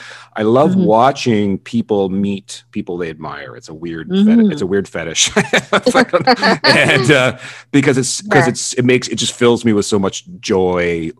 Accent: Canada; we share one thing in common. We're both Canadian.

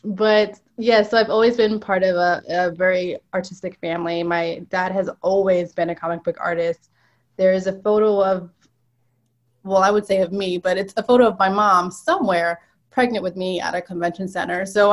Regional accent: New Jersey, United States; I'm originally from New Jersey, but throughout the years, we've all kind of gone to our separate states, I guess you could say.

